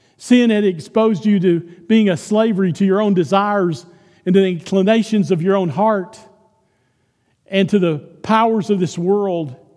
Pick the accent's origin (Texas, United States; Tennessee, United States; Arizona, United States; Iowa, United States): Texas, United States; now in South Dakota, United States; Texas is where I grew up. But as soon as I had the opportunity, pretty close. Yeah, as soon as I got the opportunity, I came to South Dakota as soon as I could.